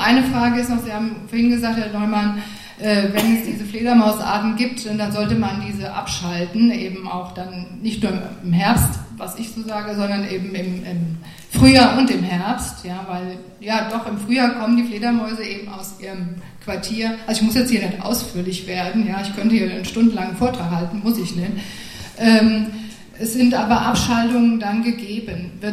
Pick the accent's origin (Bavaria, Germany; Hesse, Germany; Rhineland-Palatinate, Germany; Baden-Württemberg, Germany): Hesse, Germany; Münzenberg; ich komme aus Münzenberg und ich stehe hier für den Naturschutz.